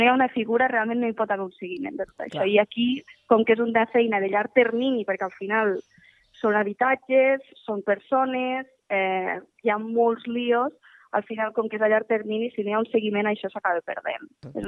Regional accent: Llardecans, Catalonia, Spain; Jo soc de Llardecans, vaig estudiar a l'escola de Llardecans i després sí que el batxillerat vaig anar a Lleida i la universitat també la vaig fer a Lleida, vaig estudiar turisme i després vaig anar a treballar a Barcelona

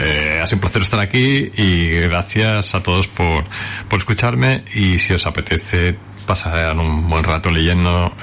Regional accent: Hospitalet, Catalonia, Spain; Era de pequeño, yo vivía en Hospitalet.

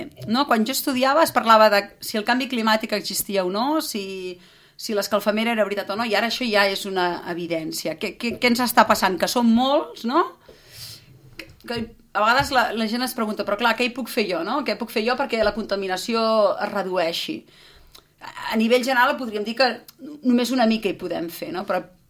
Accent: Berga, Catalonia, Spain; now in Sant Cugat del Vallès, Spain; nosaltres que som de Berga, vam tenir molt la sensació de poble, moltíssim

